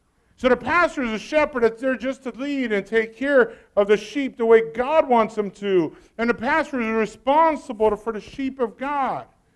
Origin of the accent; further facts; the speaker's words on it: Brazil; first language Portuguese; As you know, I grew up in Brazil.